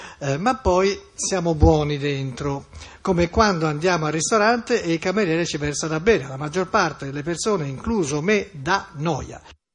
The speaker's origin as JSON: {"language": "Italian", "town": "Florence", "region": "Tuscany", "country": "Italy", "said": "perché siamo fiorentini oppure toscani, perché tanto dove vai in Toscana trovi arte"}